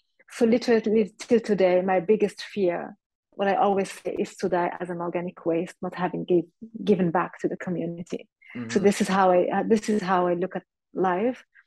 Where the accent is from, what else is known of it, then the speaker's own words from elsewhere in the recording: Morocco; English is a second language; I grew up in Morocco